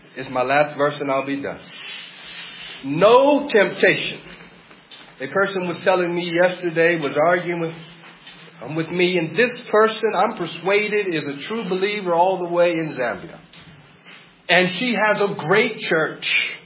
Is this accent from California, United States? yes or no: yes; California, United States; I come from California. I think it might be the greatest place in the world for a person to live.